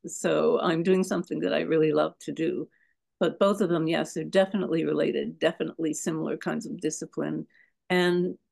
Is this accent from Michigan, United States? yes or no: yes; Detroit, Michigan, United States; when I was in grade school, when I was growing up in Detroit, believe it or not, back then, 100 years ago.